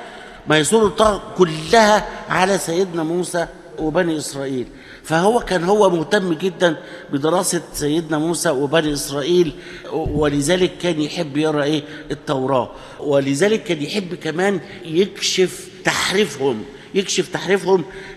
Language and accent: Arabic; Egypt; احنا لما نقول احنا اولاد مصر